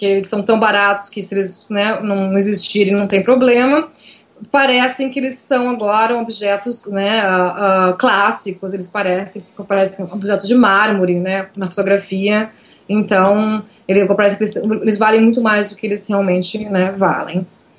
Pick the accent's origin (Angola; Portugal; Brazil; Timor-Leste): Brazil; Porto Alegre, Rio Grande do Sul; moved away as an adult; now in New York, United States; Sou de Porto Alegre, mas já estou aqui fazer 13 anos, né?